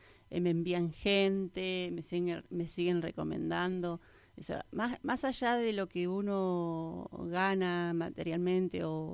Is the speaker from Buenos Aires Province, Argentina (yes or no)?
yes; Olavarría, Buenos Aires Province, Argentina; now in Trelew, Argentina; Estudié en una escuela de La Plata y soy de Olavarría, provincia de Buenos Aires.